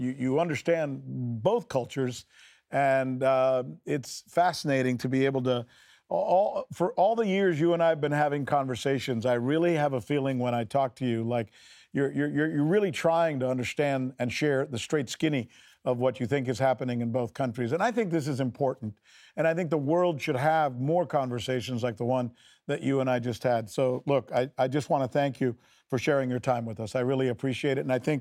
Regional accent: United States; I'm American and I watch news in America

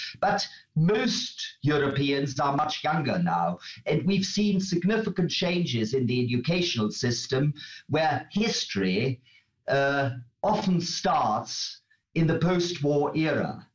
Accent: West Germany, Germany; I come from West Germany

